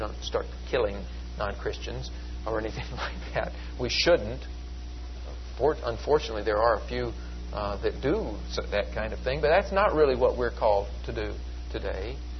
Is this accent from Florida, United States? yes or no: no; Tennessee, United States; I'm sorry for quoting … I'm from Tennessee.